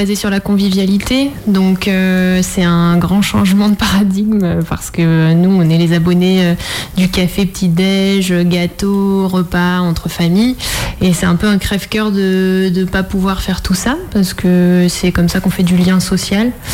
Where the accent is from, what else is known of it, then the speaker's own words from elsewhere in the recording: Île-de-France, France; now in Vendée, France; Je viens de Seine-et-Marne et c'était un changement de vie pour moi de venir ici.